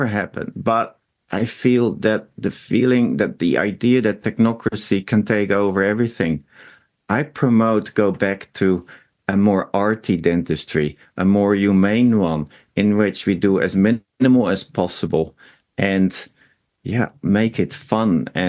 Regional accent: Netherlands; We come from the Netherlands where We actually have a treatment style that is called ART

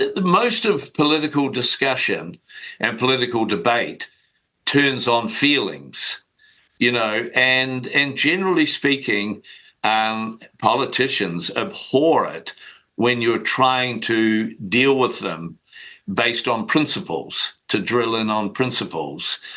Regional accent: Christchurch, Canterbury, New Zealand; Well, I grew up in Christchurch, and I also have a home in Queenstown.

